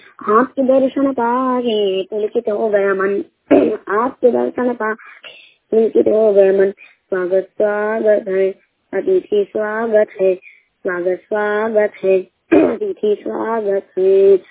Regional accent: Chhattisgarh, India; कोड़ी माला से बोल रहा हूँ और मेरा जिला राजनांदगांव है

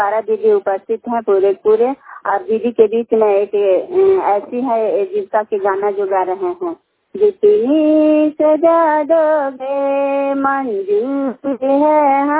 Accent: Bihar, India; मैं हरनौत प्रखंड नालंदा जिला की निवासी हूँ

